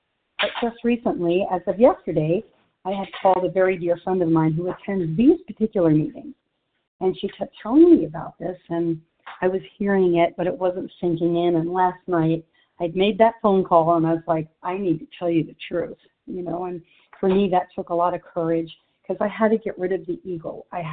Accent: Arizona, United States; I am from Arizona, and I am really, really grateful to be here.

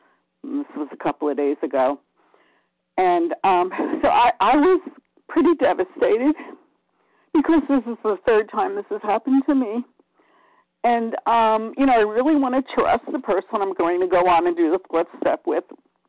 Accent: Massachusetts, United States; from Massachusetts

